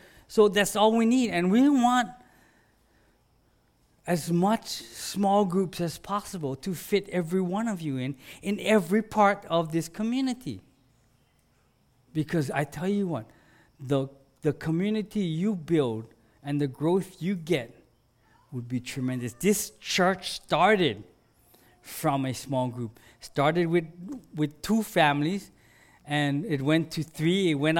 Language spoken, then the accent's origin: English; Hawaii, United States; It's like, man, seriously, I'm from Hawaii.